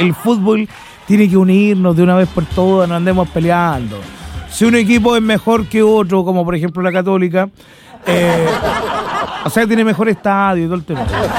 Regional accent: Santiago, Santiago Metropolitan Region, Chile; born there; now in Concepción, Chile; Yo nací en Santiago, nací en San Carlos de Apoquindo.

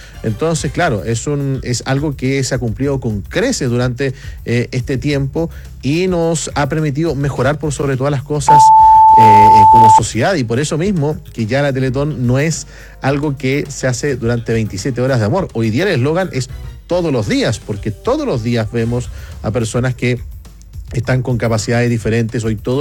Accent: Chile; de colocar lo mejor de nosotros como chilenos y chilenas.

